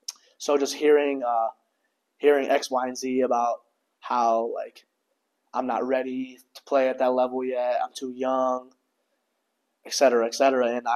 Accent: North Royalton, Ohio, United States; He was just like a father figure to, I feel like, a lot of the players growing up in North Royalton.

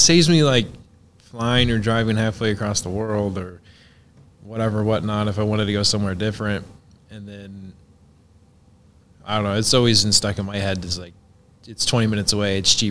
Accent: Belleville, Kansas, United States; I'm originally from Belleville, Kansas.

